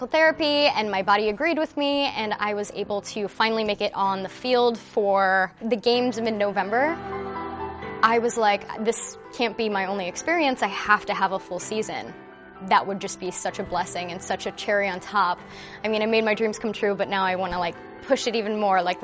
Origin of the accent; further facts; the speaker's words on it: Spring Hill, Florida, United States; also born or lived in Cleveland, Ohio; I was a rookie last year. I was born in Cleveland, Ohio, and I grew up in Spring Hill, Florida.